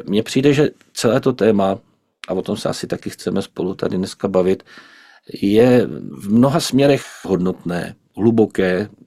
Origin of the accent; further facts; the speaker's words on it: Vysočina Region, Czechia; born there; Takhle to prostě bylo v tom životě mém na Třebíčsku, kde jsem se narodil, u Moravských Budějovic, Litohořů, Moravských Budějovic.